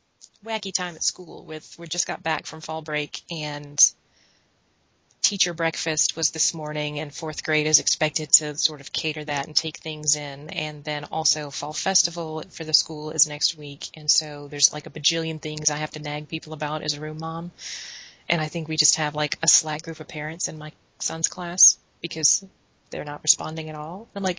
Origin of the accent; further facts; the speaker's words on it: Virginia, United States; Yeah, I grew up in Virginia. We don't grow oranges there.